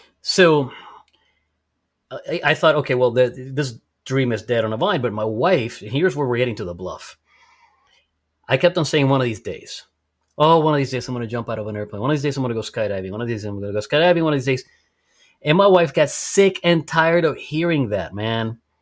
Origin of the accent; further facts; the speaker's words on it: Arecibo, Puerto Rico; The Golden Knights made a parachute jump into my hometown. I lived in Arecibo, Puerto Rico